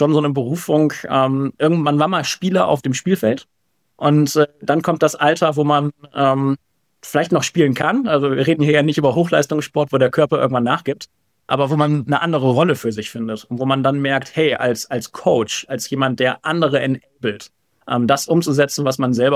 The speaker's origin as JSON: {"language": "German", "region": "North Rhine-Westphalia", "country": "Germany", "tie": "born or raised there", "said": "ich bin in der Region aufgewachsen."}